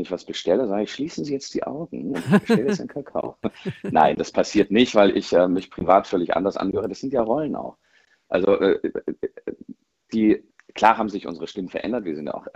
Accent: Munich, Bavaria, Germany; Ich komme ja aus München und die Aufnahmen waren in Hamburg.

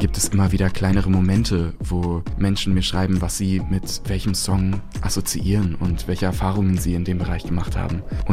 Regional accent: Hamburg, Germany; now in Amsterdam, Netherlands; Ich komme aus Hamburg ursprünglich, aktuell lebe ich für ein paar Monate in Amsterdam. Mich zieht's aber so ein bisschen wieder zurück nach Hamburg. Das ist schon meine Heimat.

